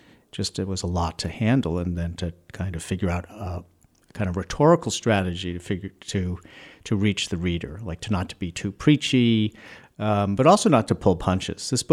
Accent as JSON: {"language": "English", "town": "Plymouth", "region": "Massachusetts", "country": "United States", "tie": "born or raised there", "also_born_or_lived": "Chicago / California", "said": "Well, I'm from Massachusetts. I grew up in Plymouth, Massachusetts, and I went to school. I went to college out in Western Mass at Hampshire College."}